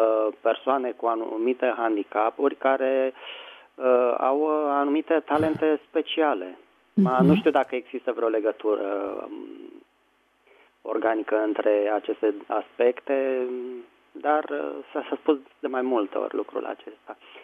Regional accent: Bucharest, Romania; din București.

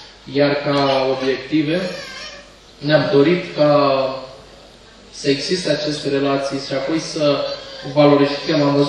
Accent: Peretu, Teleorman, Romania; Eu sunt din Peretul Telorman, nu sunt din București.

